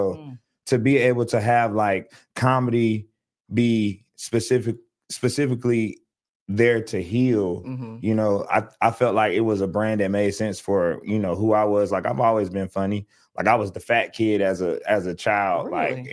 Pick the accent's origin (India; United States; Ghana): United States; Durham, North Carolina; Like, I grew up in Durham